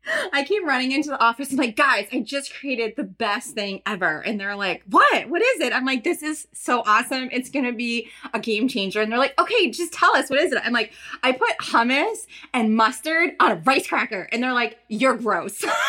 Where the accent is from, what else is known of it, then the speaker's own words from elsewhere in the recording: United States; just from growing up in America and going to birthday parties.